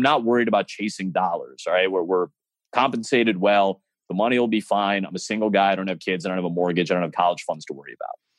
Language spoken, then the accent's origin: English; Illinois, United States; it's my hometown. It's the Bulls. I grew up on this team.